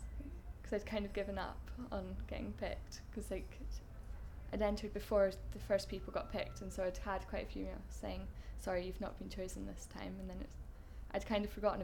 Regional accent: Dunbar, Scotland, United Kingdom; I'm 17, and I'm from Dunbar in East Lothian.

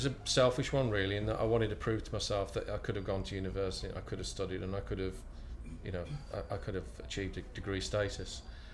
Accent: Birmingham, West Midlands, United Kingdom; I grew up in Birmingham, born and bred, and quite proud of the fact.

